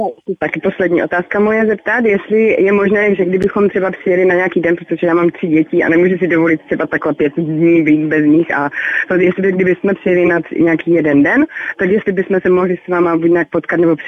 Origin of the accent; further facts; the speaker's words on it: Northern Moravia, Czechia; No, my jsme ze Severní Moravy